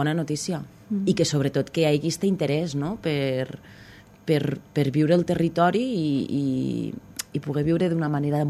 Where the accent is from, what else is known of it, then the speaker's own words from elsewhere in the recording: Catalonia, Spain; moved away; jo quan vaig marxar de la Terra Alta, que va ser doncs, fa més de 15 anys, jo vaig deixar una Terra Alta molt grisa. La sensació que jo tenia a nivell del meu imaginari. I jo quan vaig tornar a la Terra Alta hi havia molta més llum. Yeah. I vaig tornar fa 5 anys.